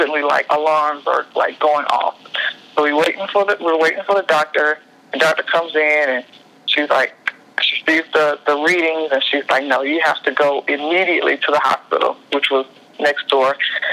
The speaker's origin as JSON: {"language": "English", "town": "Atlanta", "region": "Georgia", "country": "United States", "lives_now": "Los Angeles, United States", "said": "But I'm from the South. I'm from Atlanta."}